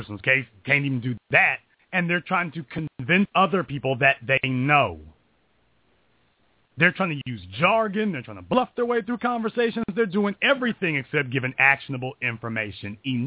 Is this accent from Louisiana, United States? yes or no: yes; Louisiana, United States; I'm from Louisiana, and I know it's hot as hell in Southern California.